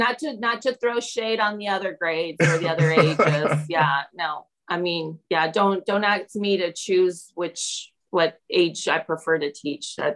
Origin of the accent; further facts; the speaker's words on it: Peru; I grew up in Peru.